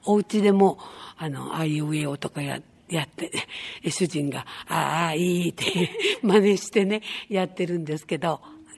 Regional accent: Kyushu, Japan; born there; でやっぱりちょっとこう鉛があるみたいなんで、九州生まれなんで。はい、ちょっとだからやっぱアクセントがちょっと違うのかなって時々思うんですね。

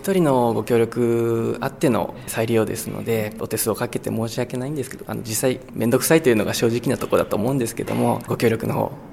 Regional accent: Fujisawa, Kanagawa, Japan; 自分の生まれ育った藤沢でやれたら

